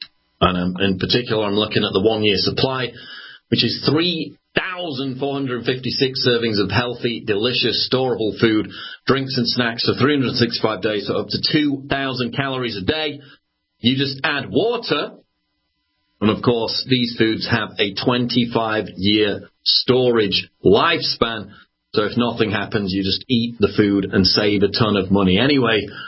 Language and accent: English; Yorkshire and the Humber, United Kingdom; which I also happen to drink because I'm from Yorkshire.